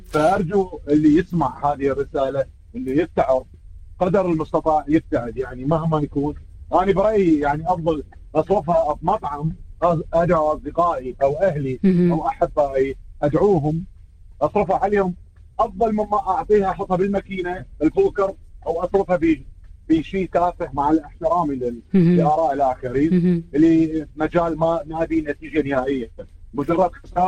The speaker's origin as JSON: {"language": "Arabic", "town": "Baghdad", "region": "Baghdad Governorate", "country": "Iraq", "said": "فكانت عندنا في بغداد بوقتها كانت المراهنات وكذا"}